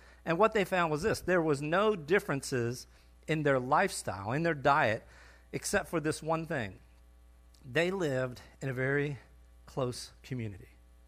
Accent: Delaware, United States; I wasn't familiar with this route like I was, say, to go to my hometown in Delaware earlier in the year.

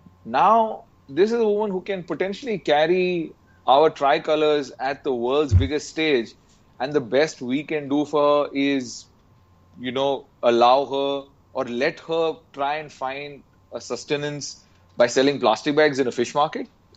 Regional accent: Abu Dhabi, United Arab Emirates; also born or lived in Bangalore, India; So then I was born and brought up in the Gulf. I studied in Bangalore. I moved back to Abu Dhabi

